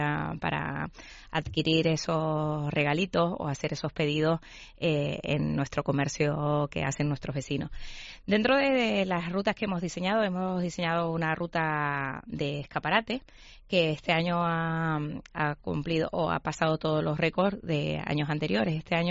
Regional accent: Canary Islands, Spain; pues que forman parte de nuestra identidad como canarios, ¿no?

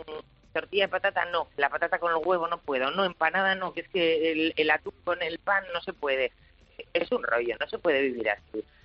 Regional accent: Asturias, Spain; Soy asturiana, con lo cual soy de buen comer.

